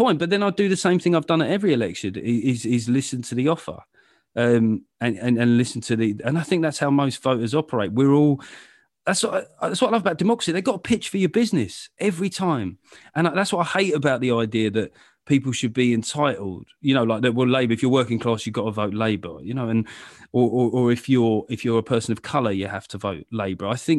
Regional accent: London, United Kingdom; I grew up in London

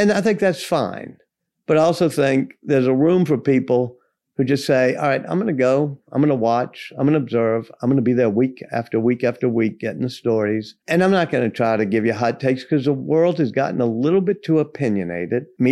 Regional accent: Louisiana, United States; where I grew up in Louisiana, I had a mentor who said, you know, two types of people come out of Louisiana, preachers and storytellers.

